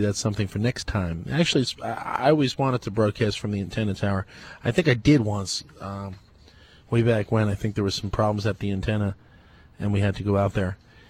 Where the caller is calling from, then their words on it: North Holland, Netherlands; I'm listening from Demon, small suburb close to Amsterdam.